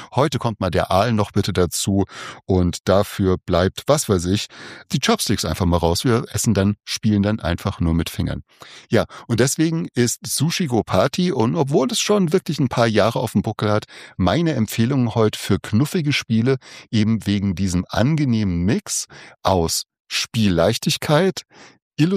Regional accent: Saarland, Germany; ich komme aus dem Saarland. Im Saarland haben wir nichts, was Düsseldorf ist. Wir haben Saarbrücken.

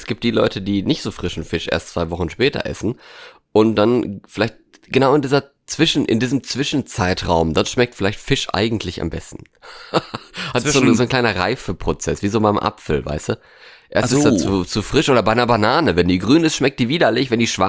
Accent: Norway; denn ich war im Urlaub in Norwegen, in meiner alten Heimat

